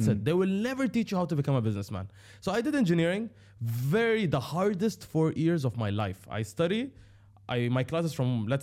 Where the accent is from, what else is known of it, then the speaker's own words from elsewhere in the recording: Dubai, United Arab Emirates; I'm born and raised in Dubai. I studied in Westminster School in Dubai, Al Qusais.